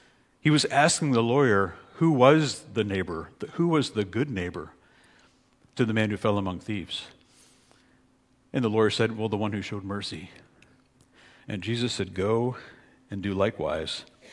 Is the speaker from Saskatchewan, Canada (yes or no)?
no; Waterloo, Ontario, Canada; 30 years ago, Forward was much like the church I grew up in Waterloo